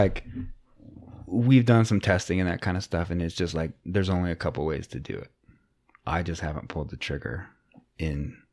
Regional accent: Utah, United States; also born or lived in Montana; I mean, I was born in Montana, but like I didn't, only the first year of my life. So it's not like I remember that shit. So yeah, I was raised in Utah.

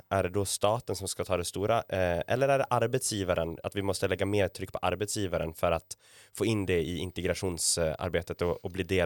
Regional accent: Sweden; Jag är ju svensk själv, men kan ju kommunicera med er här.

